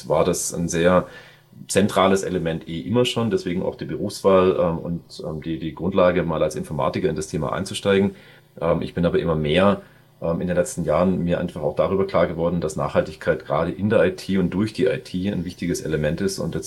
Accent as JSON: {"language": "German", "town": "Munich", "region": "Bavaria", "country": "Germany", "said": "Bin aus München, bin hier im Münchner Umland mit meiner Familie, das heißt mit meiner Frau und meinen drei Kindern zu Hause"}